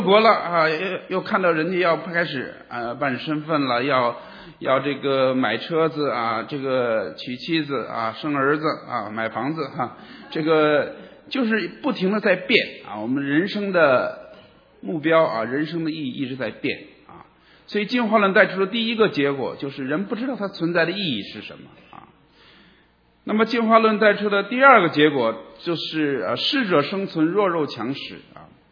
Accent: Beijing, China; 这个我们北京人这个打招呼一早上就问吃了

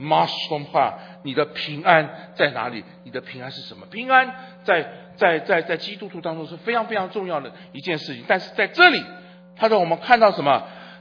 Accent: China; 好，我们中国人喜欢用吃饭来讲，你吃了没有啊？

